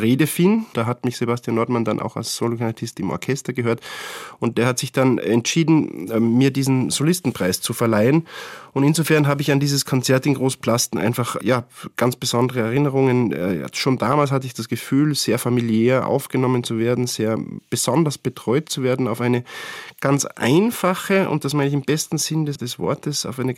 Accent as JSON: {"language": "German", "country": "Austria", "said": "Bei uns in Österreich, dann stehen wir zu dritt am Stockerl."}